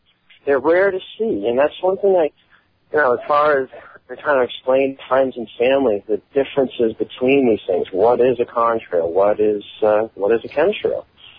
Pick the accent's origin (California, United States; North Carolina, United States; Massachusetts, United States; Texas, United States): Massachusetts, United States; Boston; I'm from Boston, so you know, winter is pretty chilly.